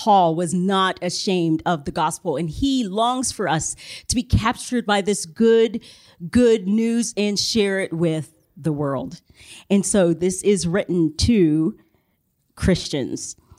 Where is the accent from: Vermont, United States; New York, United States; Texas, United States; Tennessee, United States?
Tennessee, United States; Nashville; I'm from the Nashville area.